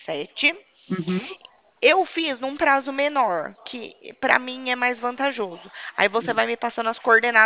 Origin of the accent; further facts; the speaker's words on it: Cordeirópolis, São Paulo, Brazil; Eu sou do interior de São Paulo, em Cordeirópolis.